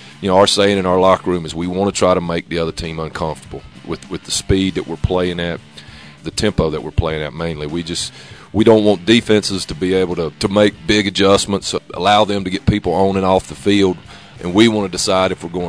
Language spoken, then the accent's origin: English; North Carolina, United States; I'm from North Carolina. I'm I'm from Catawba County. Went to high school at Newton Conover High School.